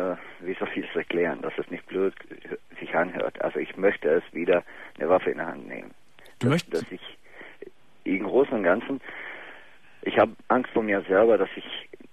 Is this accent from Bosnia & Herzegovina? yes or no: yes; Bosnia & Herzegovina; German is a second language; Aus Bosnien.